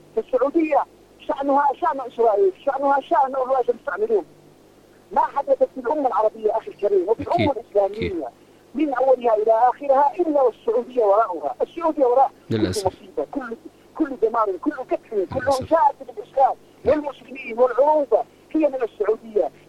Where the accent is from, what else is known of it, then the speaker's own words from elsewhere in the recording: Yemen; نحن شعب يمني ودولة مستقلة.